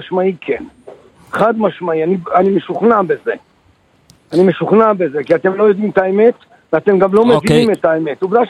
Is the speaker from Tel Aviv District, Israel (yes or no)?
no; Jerusalem, Jerusalem District, Israel; אני יליד ירושלים. אני כל חיי גדלתי בירושלים.